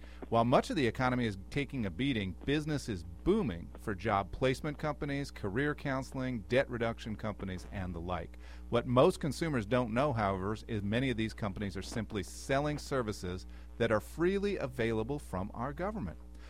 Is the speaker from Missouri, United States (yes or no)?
yes; St. Louis, Missouri, United States; now in California, United States; Not originally. I'm from St. Louis, Missouri originally, in the middle of the country. And believe me, I know humidity.